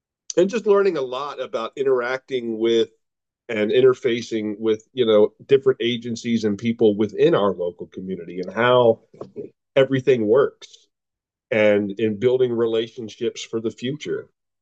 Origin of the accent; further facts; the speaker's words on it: Pennsylvania, United States; I'm originally from Lancaster County, Pennsylvania. I am here in Tennessee working side by side with Wayne and his wife Ashley.